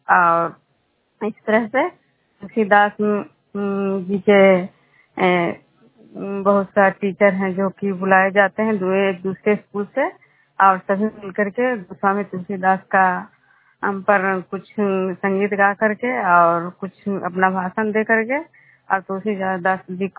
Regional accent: Khajra, Bihar, India

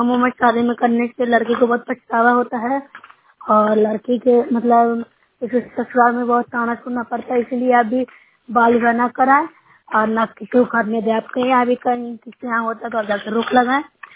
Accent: Nalanda, Bihar, India; मैं नूरसरा ब्लॉक से हूँ, जिला नालंदा की निवासी हूँ।

